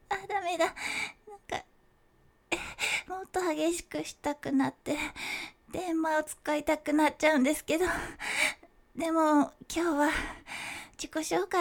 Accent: Kyushu, Japan; 私の出身地は九州です。九州は食べ物も美味しくて景色も最高です。

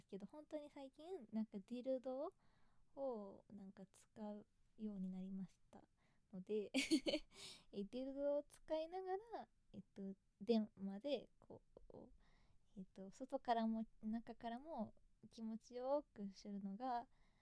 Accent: Kanagawa, Japan; 出身地は神奈川県です。

